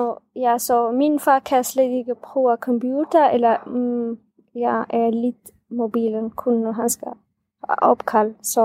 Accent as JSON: {"language": "Danish", "country": "Syria", "first_language": "Kurdish", "second_language": "Danish", "lives_now": "Denmark", "said": "fordi vi er kurder fra Syrien, så vi taler kurdisk."}